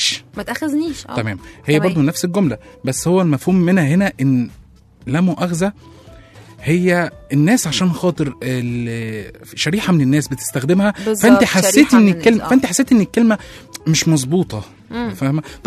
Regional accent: Egypt; احنا طبعا مصريين بنحب نحط التاتش بتاعنا

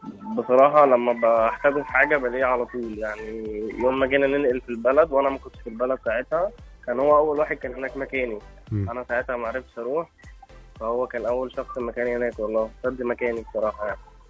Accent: Gharbia, Egypt; ده يعتبر صاحب الانتيم او يعني غربيه

